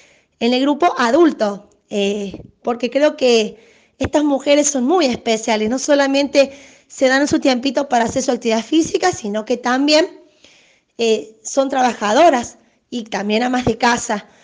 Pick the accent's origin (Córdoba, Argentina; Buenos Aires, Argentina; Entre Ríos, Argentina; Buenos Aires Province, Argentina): Córdoba, Argentina; yo siempre digo que soy adoptada en mi ciudad porque soy de Córdoba capital. Vine a vivir acá, a la ciudad de Colonia, a través del trabajo de mi marido, que es gendarme